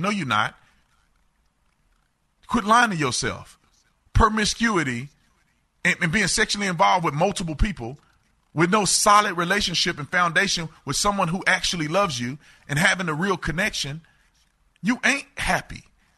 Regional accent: United States; I'm an American. I live in America.

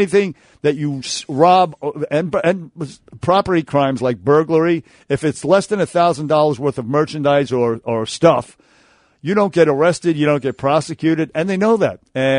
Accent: Throgs Neck, New York, United States; Throgs Neck. I'm from Throgs Neck.

